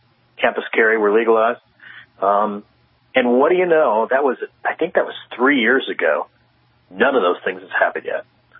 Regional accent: Austin, Texas, United States; Let's take, for instance, the University of Texas, right here in my hometown.

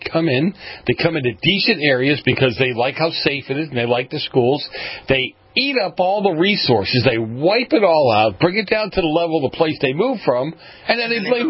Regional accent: Boston, Massachusetts, United States; and from Boston.

